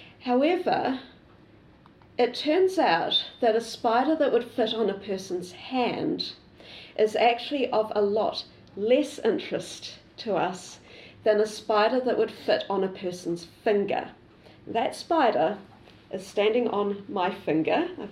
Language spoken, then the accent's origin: English; Tauranga, Bay of Plenty, New Zealand; also born or lived in Kenya; I'm originally a New Zealander. I grew up in a place called Tauranga, and I can't resist showing a few photos. So this is my hometown